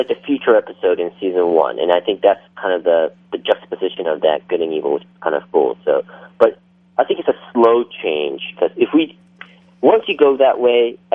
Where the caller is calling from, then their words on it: Los Angeles, California, United States; I'm calling from Los Angeles.